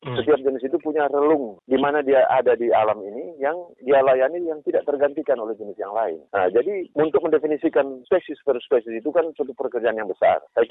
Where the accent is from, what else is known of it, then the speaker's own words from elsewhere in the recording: Manado, North Sulawesi, Indonesia; daging anjing itu kan seolah-olah kebanggaan gitu bahwa ini identitas kita, orang Manado itu mesti makan anjing